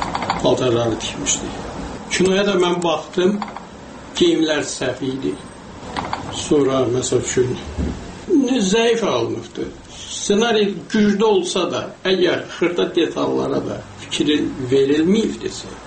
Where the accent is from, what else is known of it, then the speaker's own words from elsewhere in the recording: Ganja, Azerbaijan; Mən özüm Gəncəliyəm.